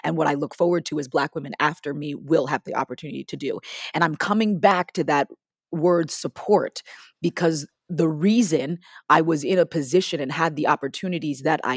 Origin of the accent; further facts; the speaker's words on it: New Jersey, United States; I'm actually from Jersey.